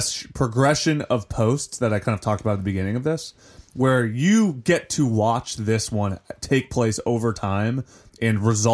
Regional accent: Ohio, United States; I'm from Ohio, dude.

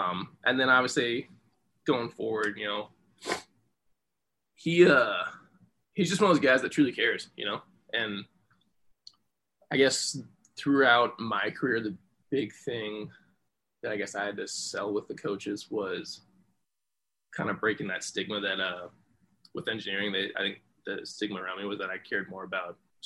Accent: Omaha, Nebraska, United States; So I grew up in Omaha, Nebraska. Went to high school at Millen North.

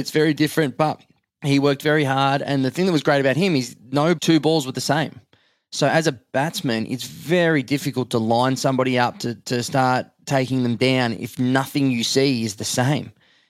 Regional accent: Australia; I'm in the middle as the Aussie trying to be a bit laid back and it's okay. But then we have rules in Australia that you don't break.

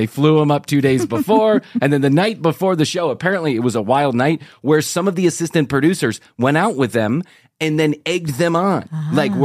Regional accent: Atlanta, Georgia, United States; from Atlanta, Georgia.

